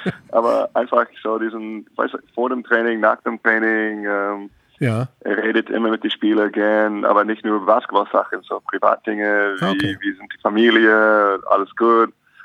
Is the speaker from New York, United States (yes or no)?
no; Alaska, United States; German is a second language; Ich bin in Alaska aufgewachsen und ich wollte aus die Kälte gehen, irgendwo in der College.